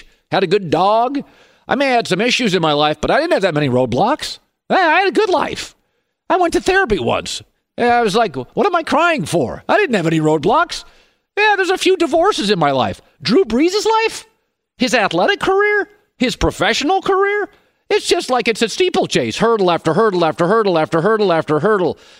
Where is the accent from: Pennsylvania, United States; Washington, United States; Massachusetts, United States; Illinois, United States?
Washington, United States; Seattle; reminded me so much of my hometown Seattle Seahawks.